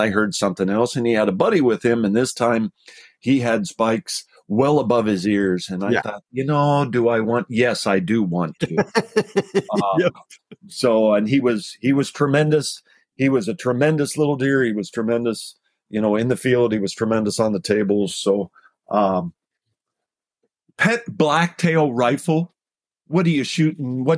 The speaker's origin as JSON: {"language": "English", "region": "Ohio", "country": "United States", "tie": "born or raised there", "also_born_or_lived": "Iowa", "said": "I grew up again in Ohio, spent time in Iowa, shotgun only states."}